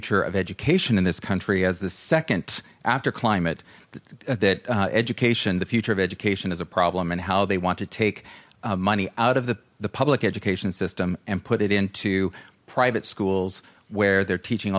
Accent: Concord, California, United States; I'm from Concord, California.

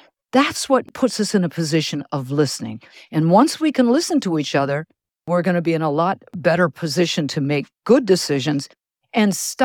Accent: Wisconsin, United States; for me, I'm from Wisconsin. If I hear somebody else is from Wisconsin, I'll say, oh, really?

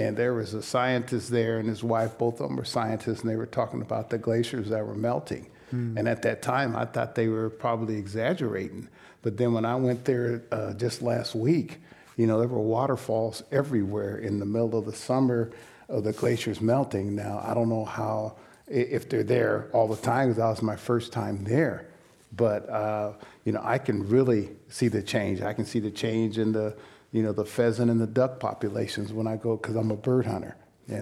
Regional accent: Sacramento, California, United States; And so I was raised on the American River in Sacramento.

